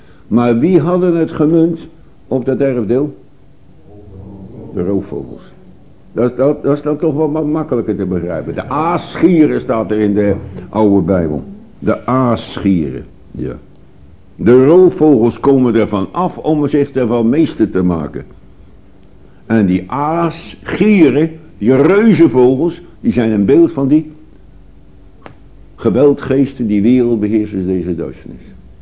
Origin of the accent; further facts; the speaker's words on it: Limburg, Netherlands; Zoals iemand bij ons in Limburg ook een Hollander kan genoemd worden.